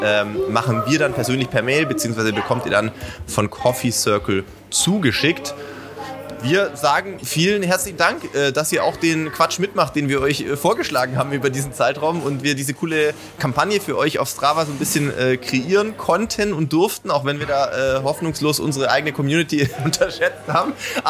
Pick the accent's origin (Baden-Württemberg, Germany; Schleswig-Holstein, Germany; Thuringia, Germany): Baden-Württemberg, Germany; Sindelfingen; zumindest als Sindelfinger grob in der ähnlichen Ecke zumindest mal groß geworden